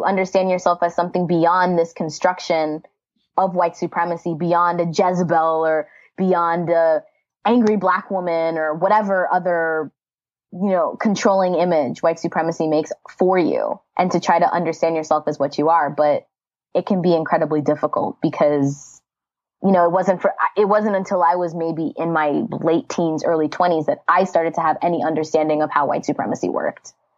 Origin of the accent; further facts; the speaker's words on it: Missouri, United States; My experience with this kind of double consciousness, I grew up in Missouri, and I was trying to understand what it meant. My parents are from Zimbabwe, what it meant to be like Zimbabwean and to be African